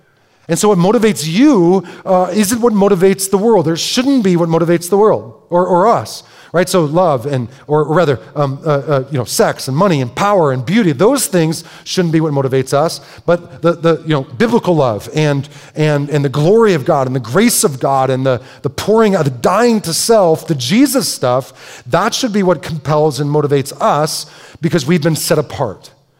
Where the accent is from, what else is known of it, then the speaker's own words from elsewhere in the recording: Detroit, Michigan, United States; I'm from Detroit. Watched every game.